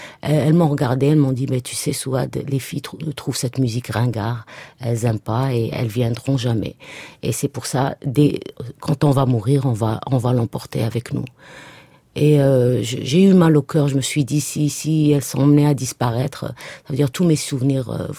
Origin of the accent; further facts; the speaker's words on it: Algeria; now in France; C'est quand j'ai quitté l'Algérie que je suis venue en France.